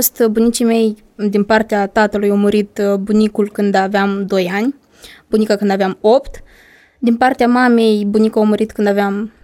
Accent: Moldova; also born or lived in Italy; Sunt moldoveancă din Republică. Nu sunt, vă rog frumos, nu sunt corșitură. Sunt din Republica Moldova.

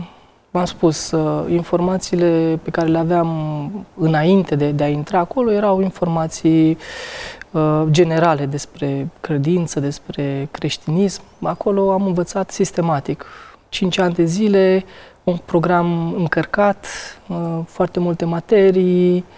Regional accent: Murighiol, Tulcea County, Romania; Dobrogean din Tulcea, sunt născut în Murighiol, în Delta, acolo este inima

